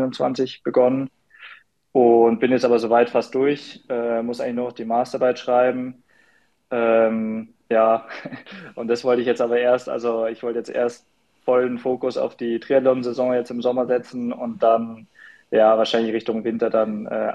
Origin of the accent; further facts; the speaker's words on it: Geneva, Switzerland; also born or lived in Munich; Geboren in München, aber dann relativ bald umgezogen nach Genf in die Schweiz und dort aufgewachsen bis zum Abitur im Endeffekt